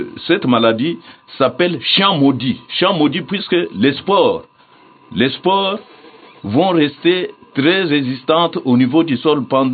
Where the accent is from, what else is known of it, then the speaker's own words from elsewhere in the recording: DR Congo; Puisque cette maladie est stationnaire ici chez nous, en RDC.